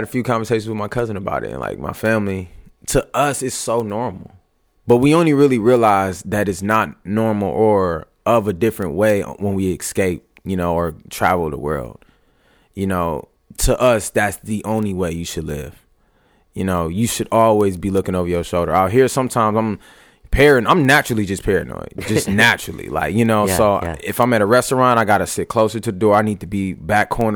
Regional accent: Detroit, Michigan, United States; Detroit is a very slept on city in my opinion, because it's like we come from the Motowns to the EDMs to the house music to the rock

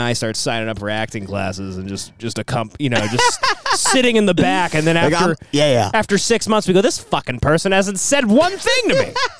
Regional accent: Los Angeles, California, United States; We're in Echo Park right now, my hometown.

